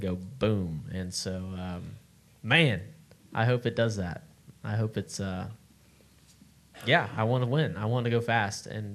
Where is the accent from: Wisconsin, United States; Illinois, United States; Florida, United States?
Florida, United States; Okay, growing up in Florida, when we would have bonfires, I'm going to tell my parents here, there would be a big pile of brush, big pile of limbs.